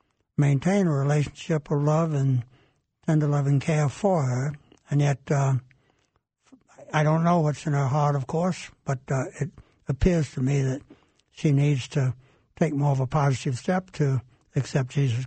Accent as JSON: {"language": "English", "region": "Virginia", "country": "United States", "tie": "born or raised there", "said": "Well, we grew up in Virginia, 20 miles apart"}